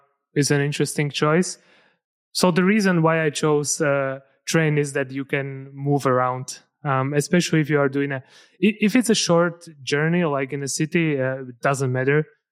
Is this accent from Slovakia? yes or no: yes; Slovakia; moved away as an adult; now in Scotland, United Kingdom; So I'm originally from Slovakia, went to elementary, middle, and high school here. And then I moved to Scotland for university